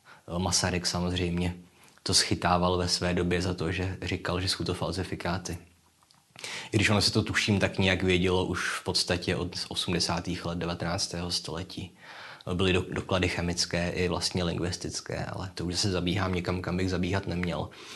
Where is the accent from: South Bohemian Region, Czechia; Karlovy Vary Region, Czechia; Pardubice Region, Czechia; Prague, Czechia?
Pardubice Region, Czechia; Litomyšl; protože se odehrává v Litomyšli, což je mé rodné město